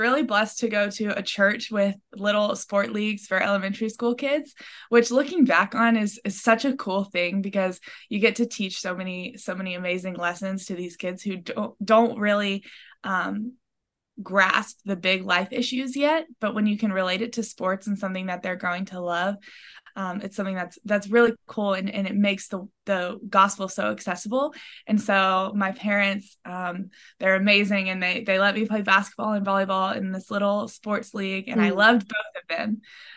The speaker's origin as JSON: {"language": "English", "town": "Rock Hill", "region": "South Carolina", "country": "United States", "said": "I'm from Rock Hill, South Carolina. I'm currently playing volleyball at an NCAA school in Tennessee."}